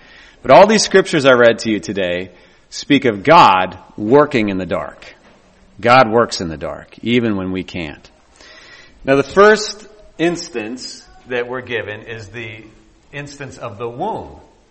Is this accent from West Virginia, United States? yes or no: no; Corvallis, Oregon, United States; born there; I was born in the Good Samaritan Hospital in Corvallis, Oregon.